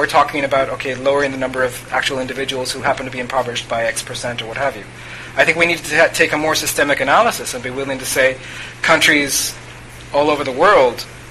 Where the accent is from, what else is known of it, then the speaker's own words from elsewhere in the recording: United States; And for myself, as an American, one example of us losing that struggle